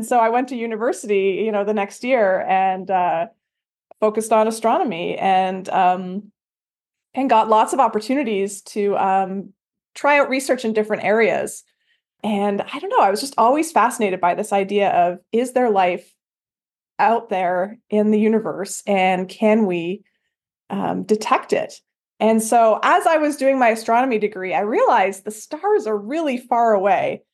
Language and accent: English; Canada; I'm a Canadian, so happy to be here with my fellow member of the Commonwealth. And grew up all over Canada, from the East Coast over to the West Coast, and everything in between.